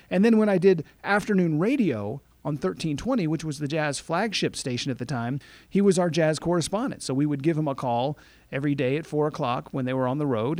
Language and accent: English; Mississippi, United States; I had a unique experience with Hot Rod because I grew up in South Mississippi, and my dad would occasionally take us to a New Orleans jazz game.